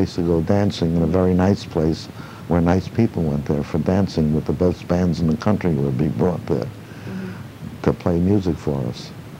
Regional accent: New York City, New York, United States; born there; also born or lived in Springfield; now in Bridgeport, United States; No, I was born in New York City, and my parents lived in Springfield after that, when we moved to Springfield, and then I came here, I came alone to manage the store.

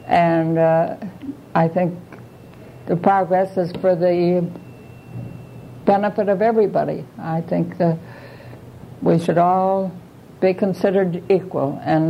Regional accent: Stratford, Connecticut, United States; born there; And my birth records are in the town of Stratford, but I was born on Seaview Avenue.

